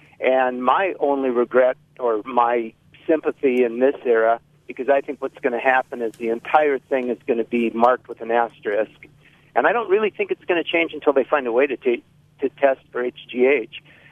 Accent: United States; I root against the Yankees, which, you know, is my right as an American.

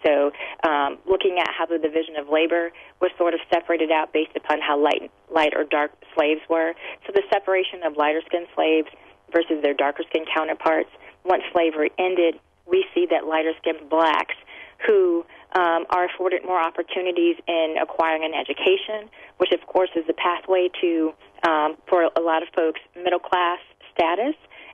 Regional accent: Cleveland, Ohio, United States; as I was growing up, I'm from Cleveland, Ohio

